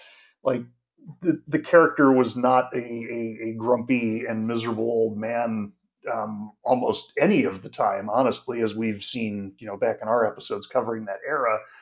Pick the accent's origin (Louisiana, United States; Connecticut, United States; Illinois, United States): Illinois, United States; Chicago; Also, I'm from Chicago in the U.S.